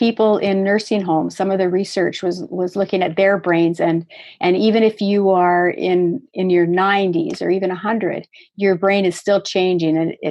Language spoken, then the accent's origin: English; Saskatchewan, Canada; I'm from Saskatchewan and you're from Alberta. So we have prairie fields.